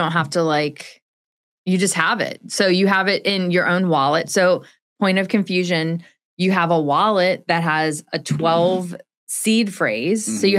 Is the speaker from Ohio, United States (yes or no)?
no; Baltimore, Maryland, United States; So I'm from Baltimore.